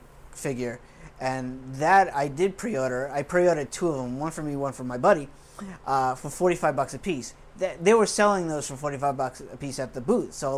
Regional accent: Boston, Massachusetts, United States; And then they go to the East Coast. I'm from Boston.

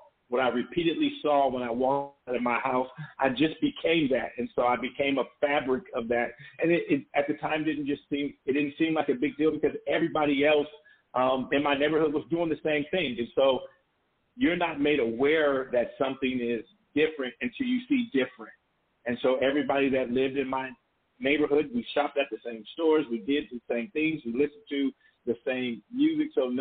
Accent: Compton, California, United States; growing up in Compton, I didn't know Compton was bad. Compton just happened to be my home

